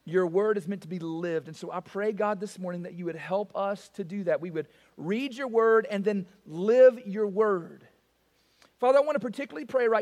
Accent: the South, United States; But I am from the South. Now, I did marry someone not from the South, and I went to college out of the South, and so I got made fun of a lot

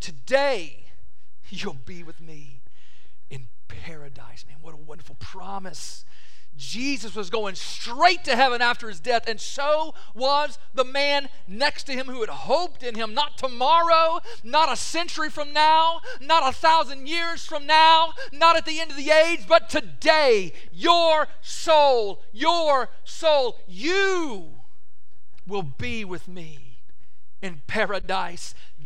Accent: Bowling Green, Kentucky, United States; I grew up in Bowling Green, Kentucky, just down the road from Mammoth Cave.

